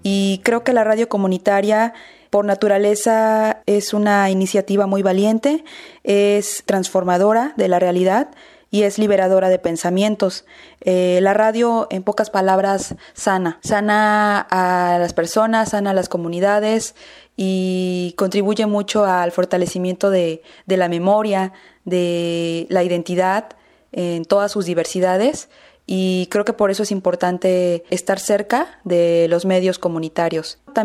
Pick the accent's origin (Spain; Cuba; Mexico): Mexico; Teocelo, Veracruz; soy de Teocelo, en el estado de Veracruz, en México.